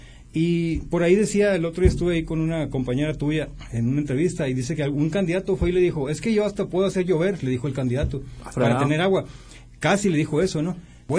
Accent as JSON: {"language": "Spanish", "town": "Nogales", "region": "Sonora", "country": "Mexico", "said": "somos mexicanos y Nogales se toma cerveza."}